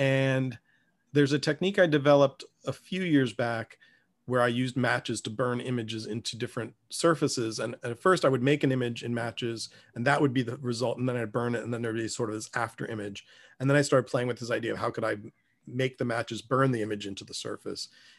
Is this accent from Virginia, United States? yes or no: yes; Richmond, Virginia, United States; And I grew up in Virginia. You know, so I grew up in the South. I grew up in Richmond, which is where I live now, which was the capital of the Confederacy.